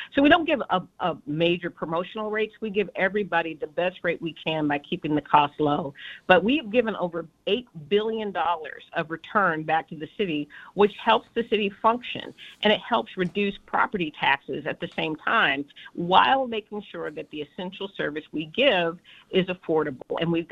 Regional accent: San Antonio, Texas, United States; I was born and raised in San Antonio, so this is my, I grew up on the east side of town.

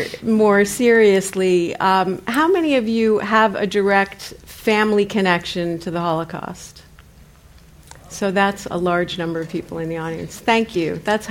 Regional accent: Schenectady, New York, United States; born there; I was born in Schenectady, New York, which the nickname for the town was Electric City because it was the home of GE.

